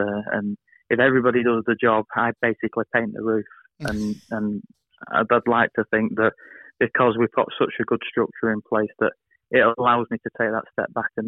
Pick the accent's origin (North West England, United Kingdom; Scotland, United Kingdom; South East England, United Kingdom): North West England, United Kingdom; Oldham; I'm coming from Oldham, it's all I've ever known